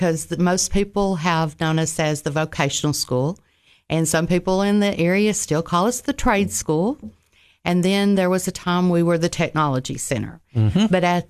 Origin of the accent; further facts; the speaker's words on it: Overton County, Tennessee, United States; I am from Overton County, so I grew up in Overton County. So I've been here in the Upper Cumberland for all my life.